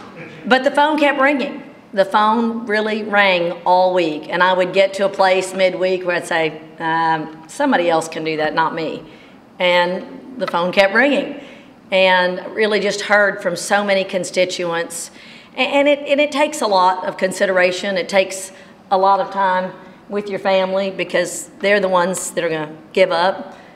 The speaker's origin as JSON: {"language": "English", "region": "Mississippi Delta", "country": "United States", "tie": "born or raised there", "said": "I grew up in the Delta where if you were Republican, you weren't ever going to win, it didn't seem."}